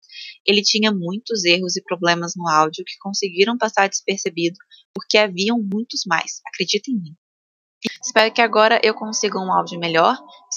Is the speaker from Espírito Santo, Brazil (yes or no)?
no; Rio de Janeiro, Brazil; Se estiver errado, eu sou carioca, gente. Carioca não. Eu sou fluminense, gente.